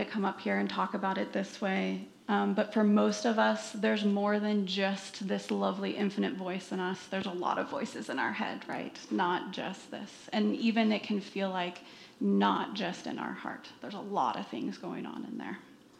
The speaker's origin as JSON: {"language": "English", "town": "Lewiston", "region": "Idaho", "country": "United States", "tie": "born there", "said": "I was born in Lewiston, Idaho."}